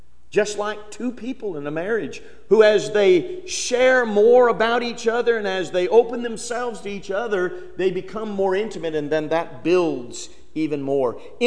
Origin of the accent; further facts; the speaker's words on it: Illinois, United States; She was from Florida, or from California, and I was from Illinois.